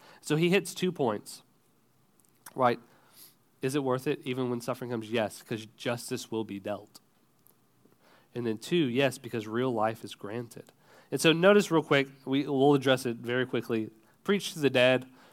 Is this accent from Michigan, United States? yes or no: no; Texas, United States; So growing up in Texas, there are a few watering holes, is what we call them